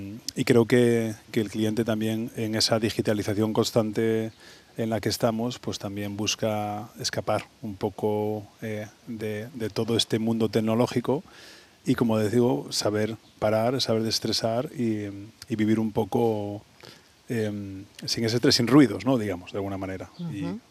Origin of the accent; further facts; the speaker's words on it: Galicia, Spain; yo soy gallego, siempre me gusta decirlo, llevo 18 años aquí en Andalucía y estoy enamorado de esta tierra